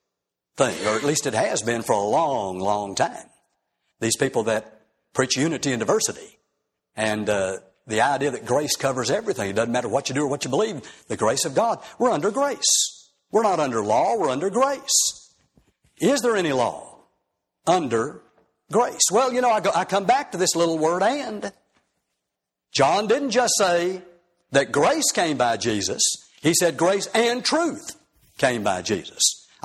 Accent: Houston, Texas, United States; Back in 1988, when I grew up in Houston, Texas

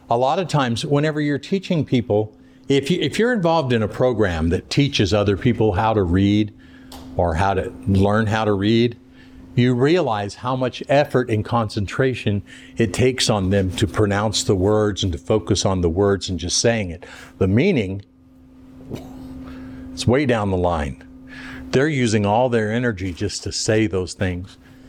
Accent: Oregon, United States; I remember in growing up in Oregon, I found it difficult to confess Christ and to teach others

